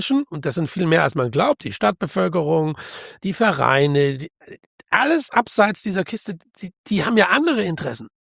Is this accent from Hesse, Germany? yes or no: yes; Frankfurt, Hesse, Germany; Wenn die dann, wo kommt ihr her? Dann sind die völlig interessiert. Dann sagen die Frankfurt.